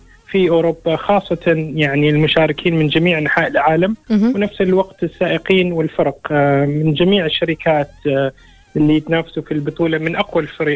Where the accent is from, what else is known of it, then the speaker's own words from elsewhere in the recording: Oman; وجودي أنا في السيارة سائق عماني